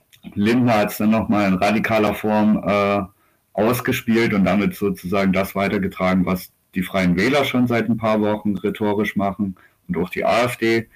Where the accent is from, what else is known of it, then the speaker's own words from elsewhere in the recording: Dresden, Saxony, Germany; ich komme aus Dresden